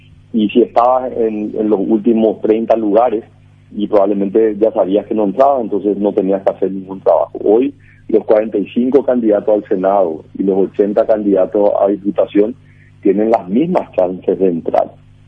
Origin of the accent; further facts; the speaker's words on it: Paraguay; yo como ciudadano paraguayo, colorado